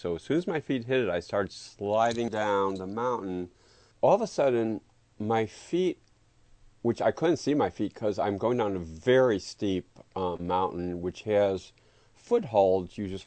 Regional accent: Chicago, Illinois, United States; I was raised in West Rogers Park mostly, which is a Jewish neighborhood. We had about 100,000 Jewish people. It's still primarily a Jewish neighborhood. It's an enclave on the far north side of Chicago.

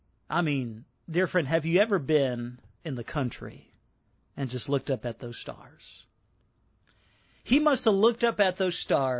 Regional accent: Chicago, Illinois, United States; Growing up in Chicago, I think of Michael Jordan.

